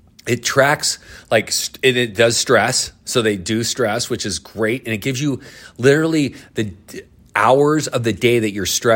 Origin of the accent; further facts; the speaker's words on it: Los Angeles, California, United States; from South Central.